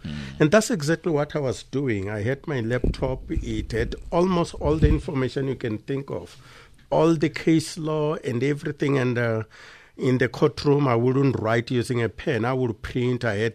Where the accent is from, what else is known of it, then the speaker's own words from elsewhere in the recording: Limpopo, South Africa; And yes, I grew up in Limpopo, the area called Rwamondo. That's where I grew up as a teenager.